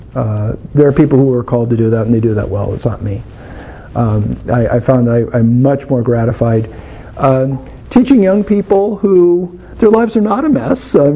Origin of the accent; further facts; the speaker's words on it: Anchorage, Alaska, United States; also born or lived in Fairbanks; I'm not from around here. I grew up in Anchorage, Alaska, Fairbanks, Alaska.